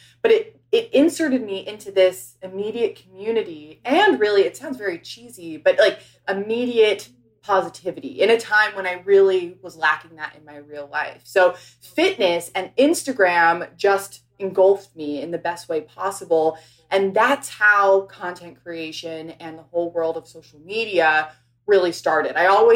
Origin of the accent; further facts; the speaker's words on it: New York City, New York, United States; I grew up in New York City, went to school out in LA at USC.